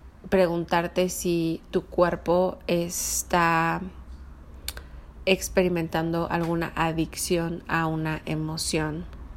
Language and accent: Spanish; Mexico; yo crecí en México. En México las novelas era algo perfectamente normal.